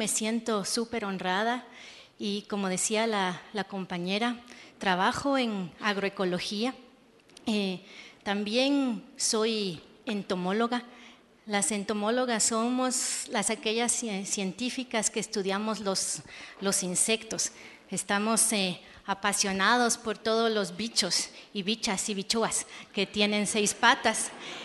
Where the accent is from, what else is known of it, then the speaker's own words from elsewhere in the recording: Guatemala; Y al regresar a Guatemala, de donde soy originaria